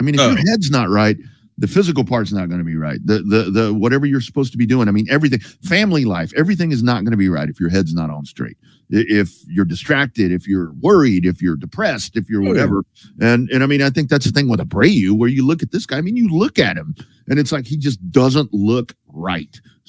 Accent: Lockhart, Texas, United States; It's like growing up in Lockhart, when we only had three places back then

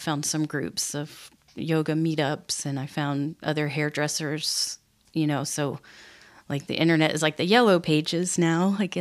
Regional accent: United States; But, you know, I was raised in America. I'm some white lady.

